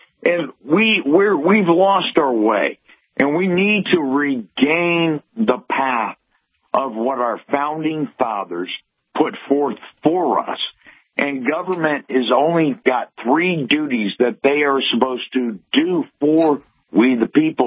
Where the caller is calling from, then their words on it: Vermont, United States; I'm calling from the state of, or actually Vermont State.